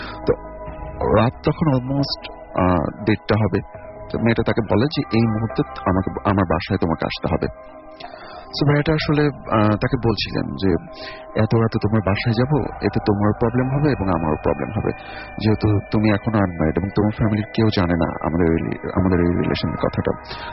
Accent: Dhaka, Dhaka Division, Bangladesh; উত্তরা থেকে এসেছি।

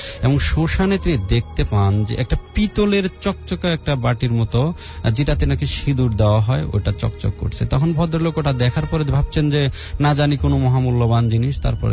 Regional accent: Nunnagar, Rajshahi Division, Bangladesh; সেটা আমার গ্রামের বাড়ি পাবনা জেলার ভাঙ্গুরা থানার অষ্টমশ ইউনিয়নের নুননগর গ্রামের যে ঘটনাটা

